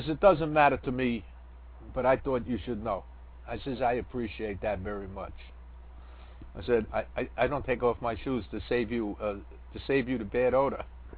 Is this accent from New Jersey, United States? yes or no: no; New York, United States; I'm from New York. Cabbies get tipped.